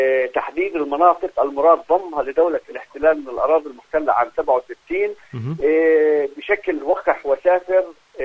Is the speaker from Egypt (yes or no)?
no; Palestine; بالتالي نحن كفلسطينيين لا يجب ان نتعاطى مع هذا المشروع